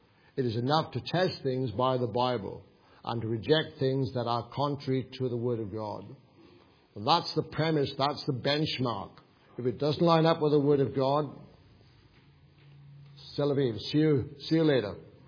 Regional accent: Wales, United Kingdom; accent: Welsh; I trust you managed to list to understand a large part of what I've said with my Welsh accent.

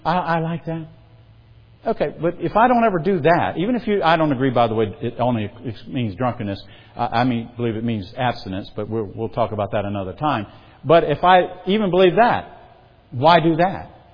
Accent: South Carolina, United States; I come from South Carolina, we had a lot of ditches, I lived out in the country, you know, dirt roads and stuff.

